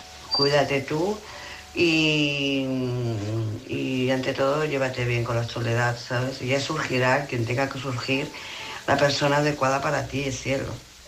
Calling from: Barcelona, Catalonia, Spain; de Barcelona.

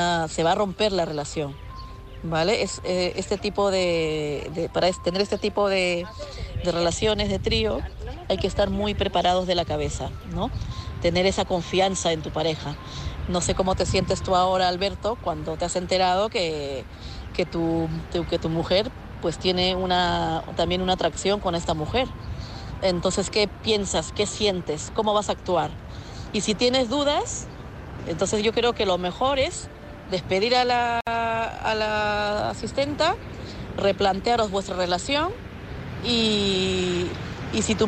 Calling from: Madrid, Community of Madrid, Spain; de Madrid.

